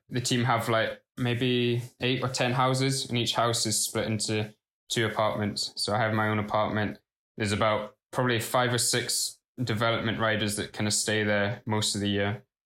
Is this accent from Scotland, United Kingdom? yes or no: yes; Kelso, Scotland, United Kingdom; And then going through Kelso, my hometown, there were so many people out.